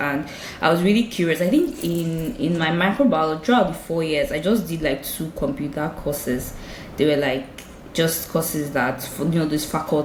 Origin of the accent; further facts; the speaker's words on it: Port Harcourt, Rivers, Nigeria; I grew up in Port Harcourt